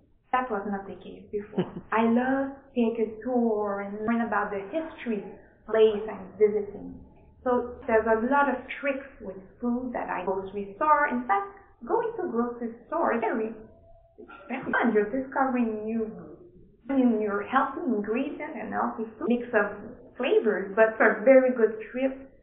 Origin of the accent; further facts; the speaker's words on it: Quebec City, Quebec, Canada; I'm from Quebec City.